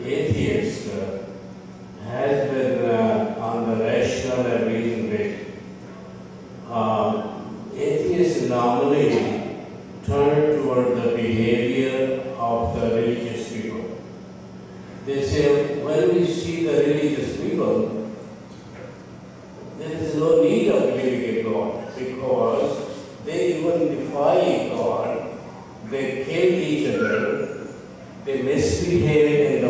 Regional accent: Pakistan; English is a second language; Because I know I'm from Pakistan, I know what's happening there

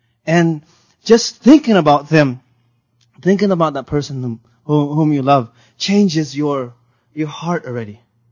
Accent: Seattle, Washington, United States; I remember when I was in the sixth grade, we had a trip to Portland. I'm from Seattle. We had a trip to Portland.

